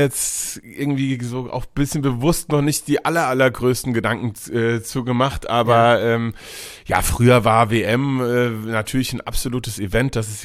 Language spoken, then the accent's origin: German; Massenheim, Hesse, Germany; aber ich komme tatsächlich aus Massenheim.